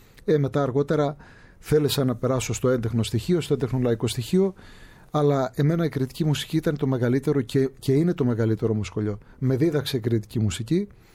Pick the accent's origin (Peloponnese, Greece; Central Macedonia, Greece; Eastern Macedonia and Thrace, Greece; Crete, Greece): Crete, Greece; Fones; Από Κόρωνα είμαι εγώ, την επαρχία από Κορώνου. Το χωριό μου βέβαια είναι μικρό. Είναι αδικημένο το χωριό μου γιατί είναι... Εγώ λέω ότι δεν το γράφει ο χάρτης. Η αλήθεια είναι. Αλλά εντάξει, Φωνές λέγεται το χωριό μου.